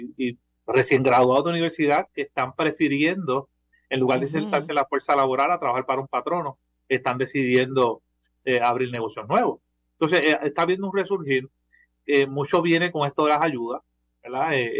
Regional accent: San Juan, Puerto Rico; also born or lived in New York, United States; hasta los primeros años, 2, 3 años estuve en Nueva York y de ahí me vine para Puerto Rico. Crecí en Puerto Rico, en Atorrey, Puerto Rico, y desde entonces en San Juan. Siempre he vivido en San Juan, desde toda mi vida.

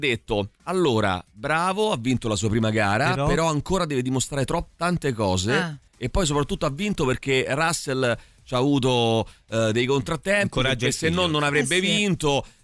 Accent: Bologna, Emilia-Romagna, Italy; sapete che sono di Bologna

